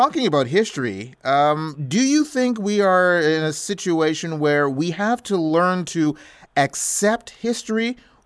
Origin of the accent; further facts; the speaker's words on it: Montreal, Quebec, Canada; I grew up here in Montreal. I grew up in a major metropolitan center that was very multicultural.